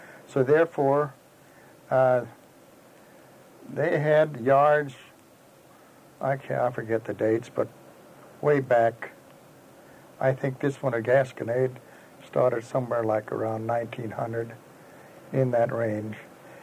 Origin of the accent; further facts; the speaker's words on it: Hermann, Missouri, United States; No, I was from Herman, Missouri, born and raised in Herman.